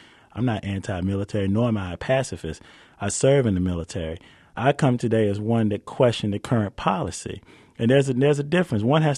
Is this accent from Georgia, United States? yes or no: yes; Atlanta, Georgia, United States; growing up in Atlanta, Georgia, born and raised